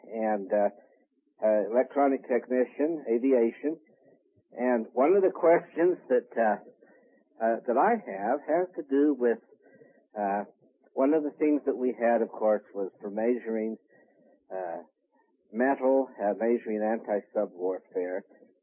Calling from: Utah, United States

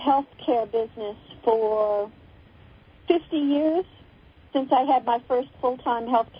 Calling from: Houston, Texas, United States

